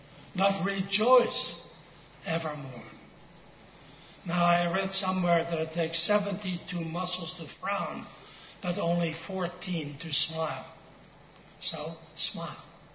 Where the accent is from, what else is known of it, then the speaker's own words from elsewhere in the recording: Netherlands; English is a second language; As a boy growing up in the Netherlands, my parents took my sister and me, regularly, by the way, to a place called Soestdijk.